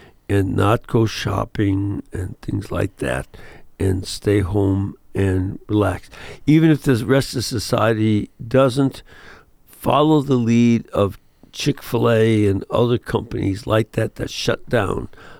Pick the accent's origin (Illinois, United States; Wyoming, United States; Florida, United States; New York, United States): Illinois, United States; Chicago; When I grew up in Chicago, the stores were all closed on Sunday.